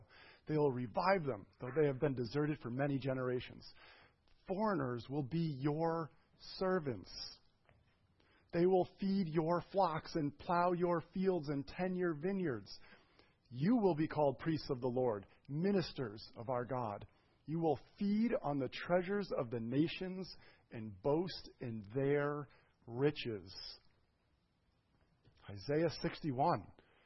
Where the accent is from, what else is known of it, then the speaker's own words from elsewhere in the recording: United States; I mean, as an American who went to public school, I know that's not my fault.